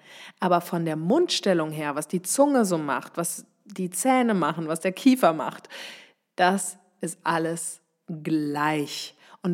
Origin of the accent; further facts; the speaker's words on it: Baden-Württemberg, Germany; accent: Swabian; Also bin ich regional unterwegs, natürlich packe ich da meinen Dialekt aus. Da bitte ganz tiefes, breites Schwäbisch.